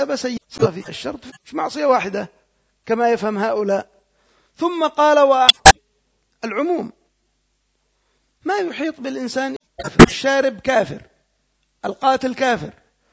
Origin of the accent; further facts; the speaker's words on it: Yemen; مثل ما يقال عندنا في اليمن دغدغ جمل